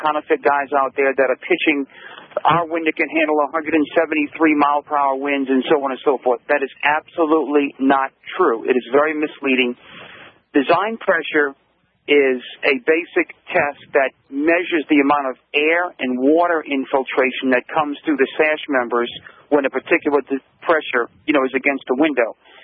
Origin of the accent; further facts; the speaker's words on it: New Orleans, Louisiana, United States; You know, we're from New Orleans, so we have a lot of heat and humidity